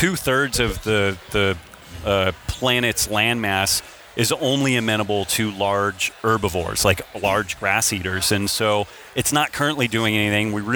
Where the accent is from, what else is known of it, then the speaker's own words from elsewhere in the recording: Reno, Nevada, United States; I'm from Reno, so there's nothing green there. It's just all brown.